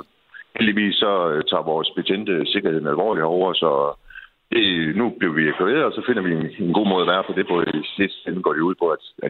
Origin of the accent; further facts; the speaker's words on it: North Denmark Region, Denmark; altså selv som nordjyde, er det jo et tårn, som alle danskere kender.